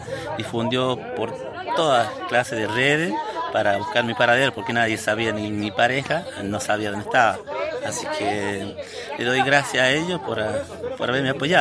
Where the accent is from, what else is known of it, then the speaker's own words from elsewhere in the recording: San Blas de los Sauces, La Rioja, Argentina; yo nací, crecí acá y no puedo ver así a mi pueblo, San Blas de los Sauces